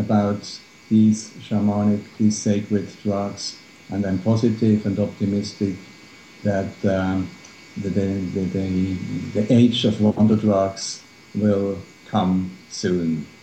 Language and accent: English; Switzerland; English is a second language; I trust that your listeners realize that I'm Swiss and that English is not my mother tongue